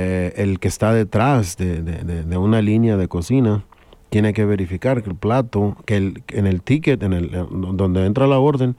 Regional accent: Mexico; porque soy mexicano, mucha gente le pone molasses

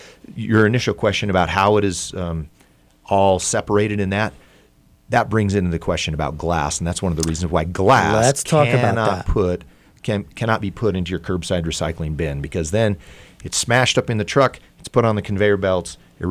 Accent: Seattle, Washington, United States; I'm from the Seattle area, and so I grew up recycling in little different mm-hmm. bins

